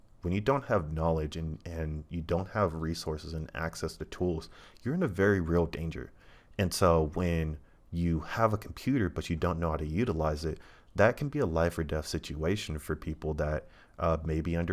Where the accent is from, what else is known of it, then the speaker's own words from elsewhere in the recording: California, United States; I got to see some family because obviously I'm from the Bay Area